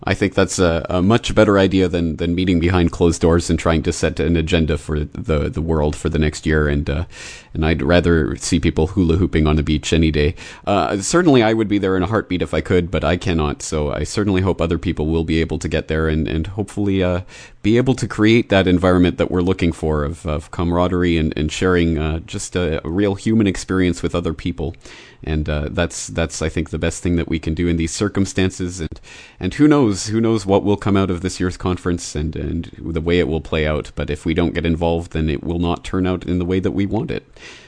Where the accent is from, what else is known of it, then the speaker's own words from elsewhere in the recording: Canada; speaking as a Canadian, it seems to me that the British system is following the something that transpired in Canadian politics very closely